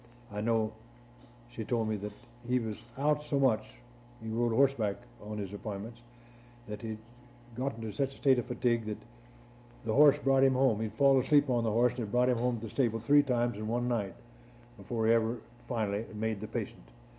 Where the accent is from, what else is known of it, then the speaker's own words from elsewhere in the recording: Pennsylvania, United States; born there; my brother and sister were both born in Kentucky. I was born in Pennsylvania.